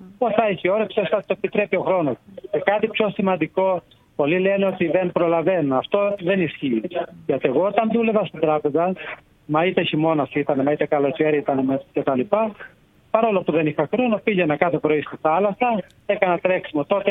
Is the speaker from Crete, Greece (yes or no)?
yes; Crete, Greece; πήγα από το χωριό μου που γεννήθηκε